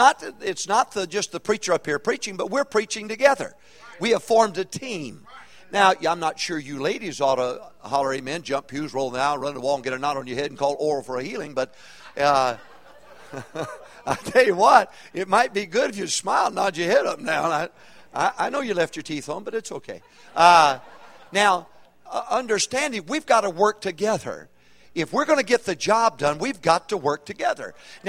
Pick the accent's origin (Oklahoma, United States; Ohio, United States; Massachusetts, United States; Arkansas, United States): Arkansas, United States; Honestly, I'm from Arkansas. I hit the land of opportunity to get out.